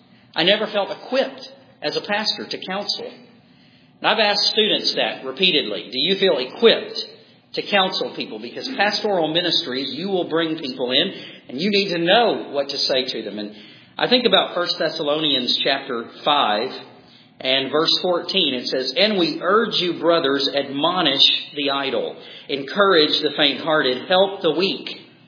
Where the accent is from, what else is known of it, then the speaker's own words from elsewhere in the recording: Mississippi, United States; So I went to the University of Mississippi in my home state, Ole Miss, and I got a degree in psychology.